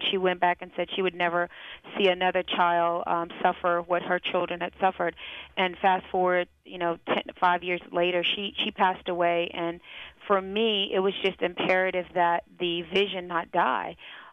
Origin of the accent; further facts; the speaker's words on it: Charlotte, North Carolina, United States; I'm a hometown girl, so I grew up in Charlotte